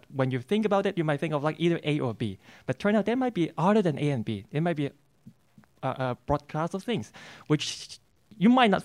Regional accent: Hong Kong; moved away as an adult; also born or lived in Buffalo / Colorado; now in United States; I am from Hong Kong

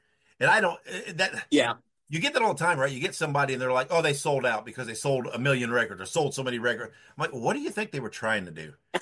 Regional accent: Indianapolis, Indiana, United States; I grew up in Indianapolis wrestling, and people knocked Indianapolis wrestling.

